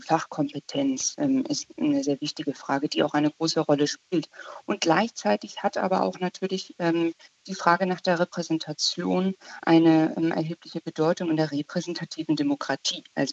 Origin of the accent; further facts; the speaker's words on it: Hamburg, Germany; dass ich als Hamburgerin oder dass ein Saarländer, dass man das sein kann